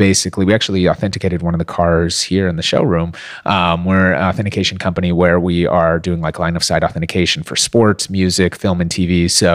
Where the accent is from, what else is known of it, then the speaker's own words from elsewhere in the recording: Minneapolis, Minnesota, United States; now in Los Angeles, United States; I'm a kid from Minneapolis and that made it and I was living this incredible dream out here in Hollywood and LA.